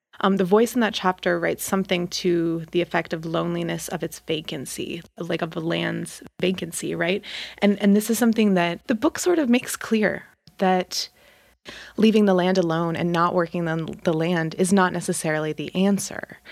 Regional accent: Montana, United States; not only because we are in Montana, I am from Montana, it resonated with me being familiar with the imagery that you laid down in that chapter

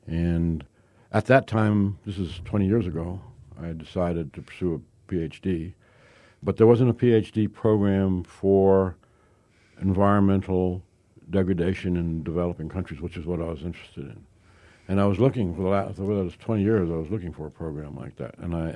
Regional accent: New York City, New York, United States; I'm from New York City.

